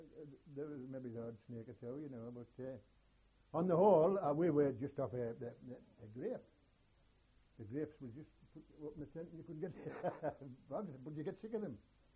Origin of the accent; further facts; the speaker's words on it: Durham, North East England, United Kingdom; I was born and brought up in Durham, we used to all sell, you know, food.